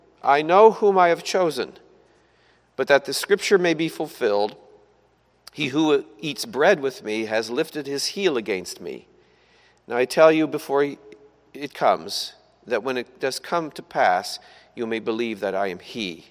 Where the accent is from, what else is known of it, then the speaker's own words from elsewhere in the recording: Pella, Iowa, United States; I grew up near Pella, Iowa, and there was a small congregation there that practiced foot washing as a kind of sacrament in their church.